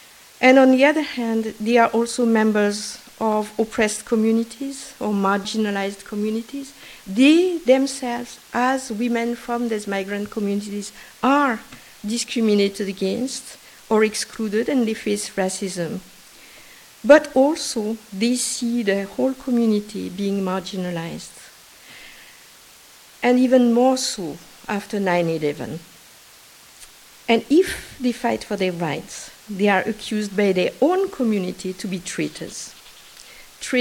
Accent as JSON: {"language": "English", "country": "Algeria", "tie": "born or raised there", "said": "I was brought up in Algeria. I went to school in Algeria during colonization, and therefore I was brought up under this law in Algerian schools."}